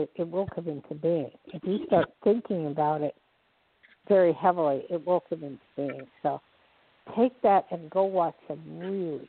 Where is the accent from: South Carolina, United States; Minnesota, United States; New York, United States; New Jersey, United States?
New Jersey, United States; I grew up in Jersey, so in Pennsylvania, Jersey, it's kind of easy to meet people